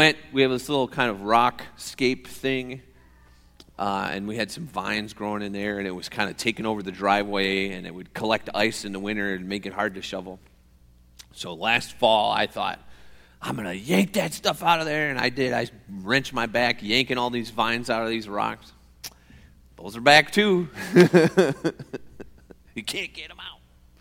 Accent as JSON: {"language": "English", "town": "Alpena", "region": "Michigan", "country": "United States", "tie": "born or raised there", "said": "I grew up in Alpena and people grew corn for the silage and sweet corn for the market."}